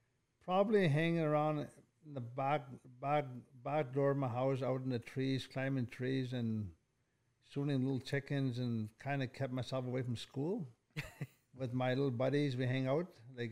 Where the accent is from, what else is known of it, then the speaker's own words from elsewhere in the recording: Fort McKay, Alberta, Canada; We're born and raised in Fort McKay, Fort McMurray.